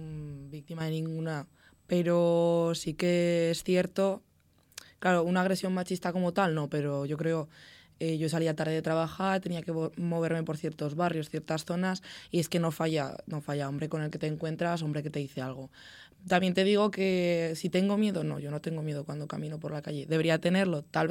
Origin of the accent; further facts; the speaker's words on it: Andorra, Aragon, Spain; now in Zaragoza, Spain; yo no soy de Zaragoza, yo soy de un pueblo de Teruel que se llama Andorra, y es mi tercer año aquí en Zaragoza